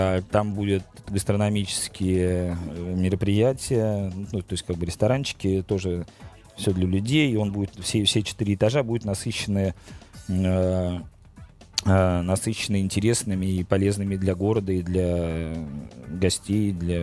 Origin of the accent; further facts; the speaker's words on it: Saint Petersburg, Russia; я как коренной петербуржец сам понимаю, за какие рамки нельзя выходить